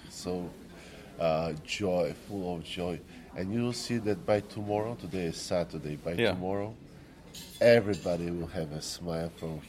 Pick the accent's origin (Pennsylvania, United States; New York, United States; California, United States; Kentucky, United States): Pennsylvania, United States; Allentown; Yes, I am from Allentown, Pennsylvania.